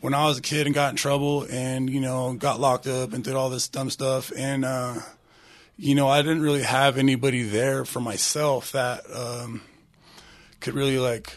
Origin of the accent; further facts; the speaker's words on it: California, United States; now in Aspen, United States; I came from California out here